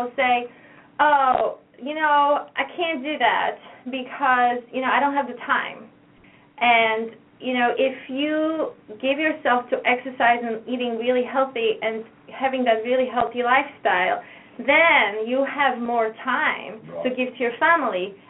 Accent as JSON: {"language": "English", "country": "Poland"}